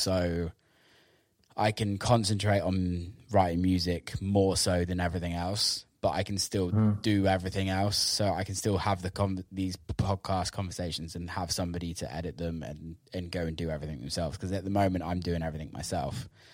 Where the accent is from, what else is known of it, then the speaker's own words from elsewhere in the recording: England, United Kingdom; I'm obviously British and grew up in England